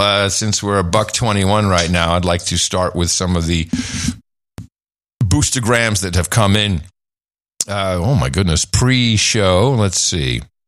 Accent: Miami, Florida, United States; Yes, we're from Miami.

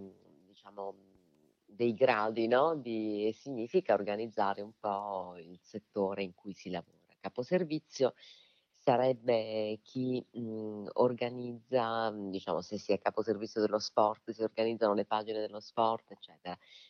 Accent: Apulia, Italy; Noi abbiamo come pugliesi un titolo importantissimo, perché ci riguarda, diciamo, da vicino.

